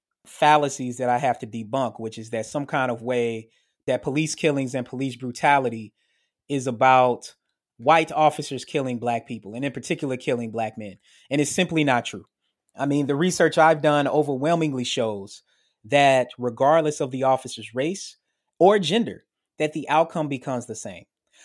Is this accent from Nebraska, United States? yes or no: no; Murfreesboro, Tennessee, United States; Like an officer I know from my hometown in Murfreesboro, Tennessee